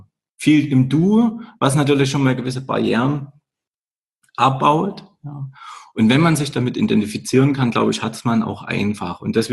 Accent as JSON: {"language": "German", "region": "Saxony", "country": "Germany", "tie": "born or raised there", "said": "Viele Jahre war das Erzgebirge meine Heimat."}